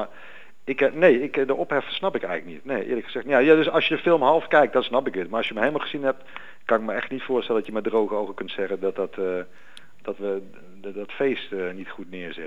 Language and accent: Dutch; Venlo, Limburg, Netherlands; Ik kom uit Venlo, daar kun je tegen de achtergrond van Carnaval kun je ook een heel spannend verhaal vertellen.